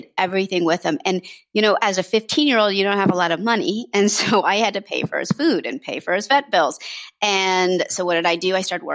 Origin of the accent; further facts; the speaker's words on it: Washington, District of Columbia, United States; So I grew up in Washington, D.C., and I had begged my parents for a dog.